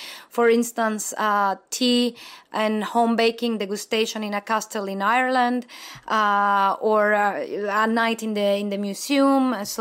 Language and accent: English; Mexico; English is a second language; I am not European. to start with, I'm from Mexico, so for me it's super interesting to when I arrived here